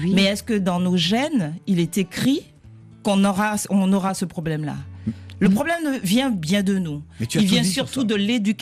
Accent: Antilles, France; Chez nous, aux Antilles, on a une expression comme ça.

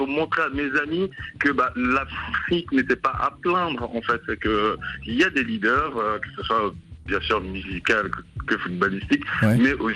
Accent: France; also born or lived in Côte d'Ivoire; Moi, quand je suis né en Côte d'Ivoire, j'ai grandi en France, je suis reparti au pays et je reviens

